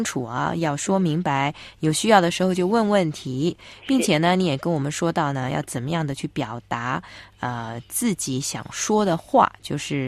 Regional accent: China; 因为有时候呢我们中国人有句话说弦外之音嘛

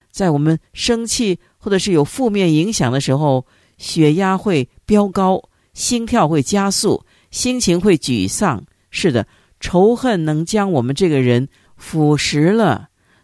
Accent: China; 但咱们中国人可不会这么笨，我们自古以来就是宽大，就是能够容忍，这是我们中国人的美德。

